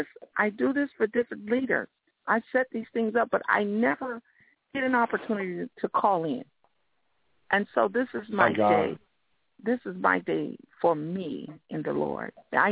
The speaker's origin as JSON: {"language": "English", "region": "Michigan", "country": "United States", "said": "the city where I'm from Michigan. I wasn't raised in Detroit, but I was a known preacher in Detroit, a young preacher, evangelist in Detroit."}